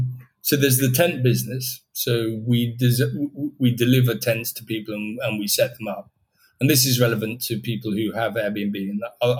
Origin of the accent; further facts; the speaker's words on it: England, United Kingdom; I thank my stars every day as an English person to know so much about European politics, particularly now.